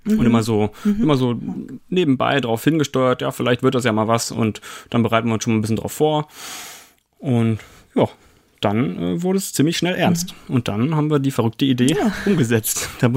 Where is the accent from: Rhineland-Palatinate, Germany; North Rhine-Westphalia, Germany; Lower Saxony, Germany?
Lower Saxony, Germany; ich bin auf dem Hof aufgewachsen, komme ursprünglich aus der Region Göttingen, also aus Niedersachsen.